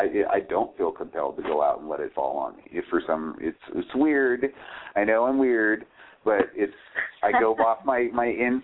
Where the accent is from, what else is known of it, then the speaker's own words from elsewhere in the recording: Oregon, United States; also born or lived in Seattle, United States; I was born in Seattle. I spent a lot of my time growing up in the rainforests of Oregon, and I love the rain, and it draws me outside.